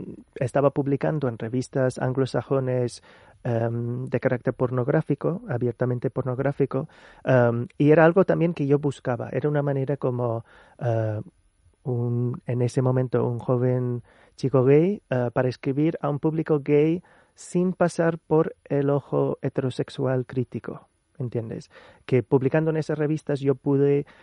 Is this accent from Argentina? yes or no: no; New York, United States; moved away as an adult; now in Spain; yo soy neoyorquino de pura cepa, que yo nací en el mismo hospital donde nació mi mamá, y mi abuela nació en Manhattan antes de que construyeran el hospital, así que somos pueblerinos de Nueva York, pero llevo mucho tiempo, o sea que yo me mudé a España